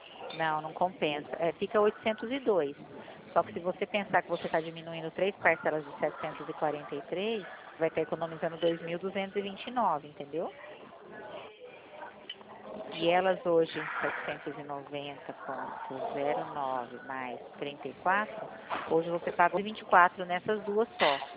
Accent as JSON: {"language": "Portuguese", "town": "Presidente Prudente", "region": "São Paulo", "country": "Brazil", "said": "Eu sou de Prudente."}